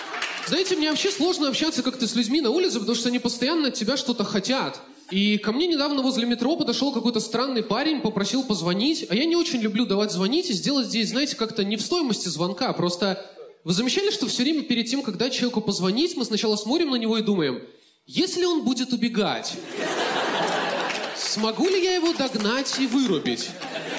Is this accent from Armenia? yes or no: no; Belarus; now in Moscow, Russia; я белорус, живу, работаю в Москве.